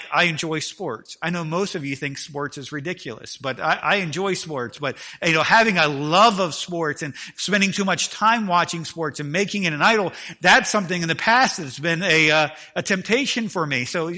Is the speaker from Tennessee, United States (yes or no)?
no; Maryland, United States; When I grew up, we grew up in Maryland.